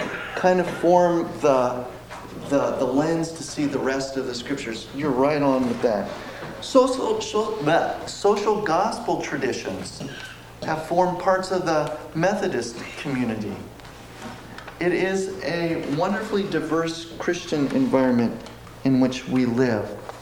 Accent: Oregon, United States; I grew up on the Oregon coast, where there was a lot of shipwrecks.

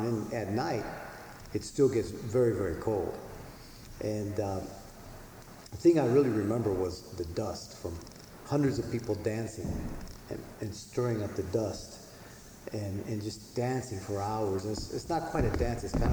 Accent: Mesa, Arizona, United States; And so I grew up in Mesa, Arizona. It's a Mormon community. It's the largest Mormon enclave outside of Salt Lake City.

